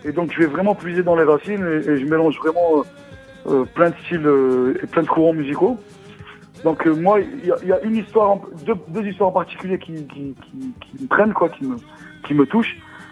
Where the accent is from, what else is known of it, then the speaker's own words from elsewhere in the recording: Algeria; accent: Algerian Arabic; first language Arabic; French is a second language; l'arabe donc c'est ma première langue et donc je comprends vraiment je comprends bien la langue mais en fait on va dire l'algérien parce que c'est de l'arabe quand même très mélangé